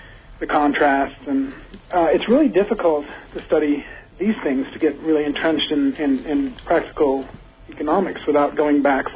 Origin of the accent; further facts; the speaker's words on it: El Paso, Texas, United States; And it was my whole family is from the South, from Memphis, Tennessee. So I had roots there, and so I was always going back and forth between El Paso and Memphis